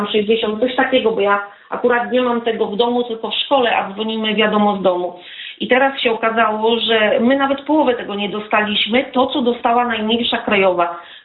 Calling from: Łódź Voivodeship, Poland; z okolic Sieradza.

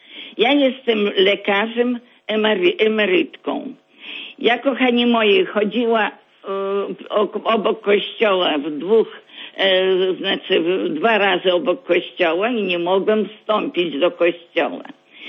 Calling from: Grodno, Grodno Region, Belarus; dzwonię z Grodna, Białoruś.

